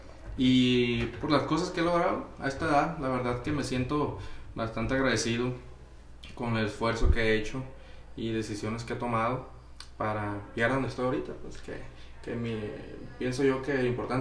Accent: Culiacán, Sinaloa, Mexico; soy de aquí de Culiacán, Sinaloa, donde hacemos la entrevista el día de hoy. Tengo 29 años, recién los acabo de cumplir.

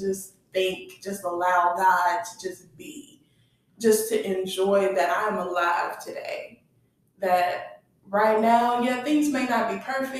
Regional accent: Texas, United States; I'm from Texas, so we got a Shenanigans.

